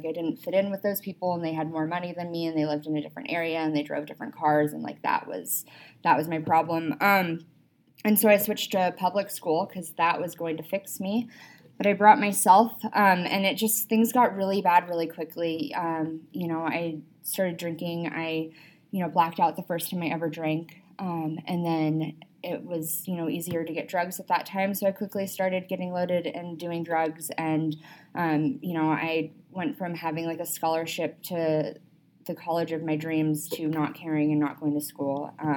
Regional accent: California, United States; A little back story. I'm from California. I got sober out there.

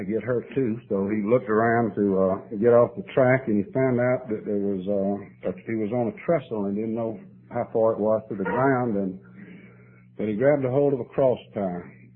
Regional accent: Saluda, United States; You know, I grew up over here in Saluda. My dad came back to Saluda about 1916.

